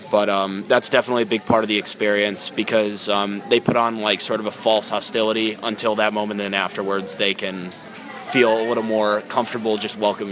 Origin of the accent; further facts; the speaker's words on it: Weston, Connecticut, United States; I'm from Weston, Connecticut.